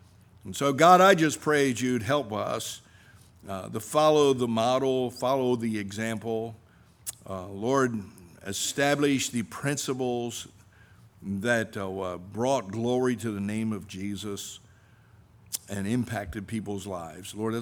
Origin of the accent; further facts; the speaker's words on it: New Jersey, United States; I'm from New Jersey. We don't talk to people.